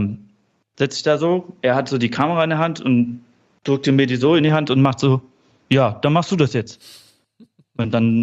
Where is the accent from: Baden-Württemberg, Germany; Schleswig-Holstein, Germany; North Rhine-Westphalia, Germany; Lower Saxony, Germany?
North Rhine-Westphalia, Germany; Ibbenbüren; born there; Ich komme nämlich eigentlich gar nicht aus Dortmund und auch nicht aus dem Ruhrgebiet. Ich bin nämlich geboren in Ibbenbüren. Aber da gab es auch bis zum Schluss, bis 2018, aktiven Steinkohlebergbau.